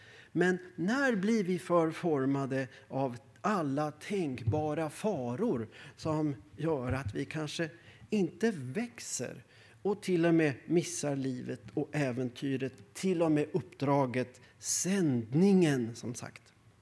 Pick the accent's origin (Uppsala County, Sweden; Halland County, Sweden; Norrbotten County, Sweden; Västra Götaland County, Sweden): Uppsala County, Sweden; Östervåla; I min hembygd i Norduppland, där också Jan Gunnar kommer ifrån, de trakterna. Jag kommer från Östervål